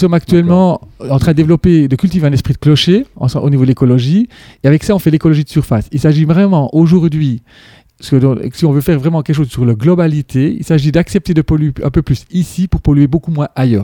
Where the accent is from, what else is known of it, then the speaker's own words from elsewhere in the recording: Switzerland; en Suisse, par exemple, du fait que je viens de la Suisse